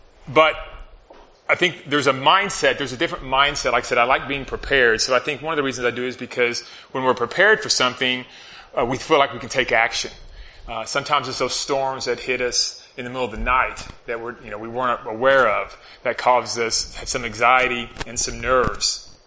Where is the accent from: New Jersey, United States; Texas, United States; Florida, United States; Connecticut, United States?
Texas, United States; Hereford; I was born in Hereford, since we're doing a little history lesson, so I'm a South Plains boy myself.